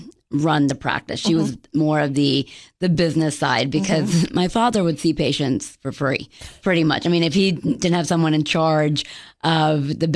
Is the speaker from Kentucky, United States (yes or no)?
no; Clarksville, Tennessee, United States; born there; I was born in Clarksville at Fort Campbell when my father was in the Army as a military captain.